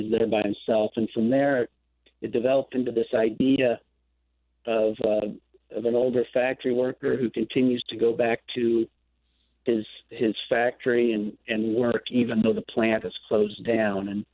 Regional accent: Iowa, United States; friends of mine that I grew up with here in Iowa

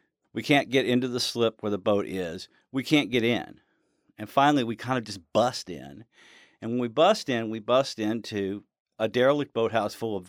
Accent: the South, United States; I thought that a double name was important because I'm from the South.

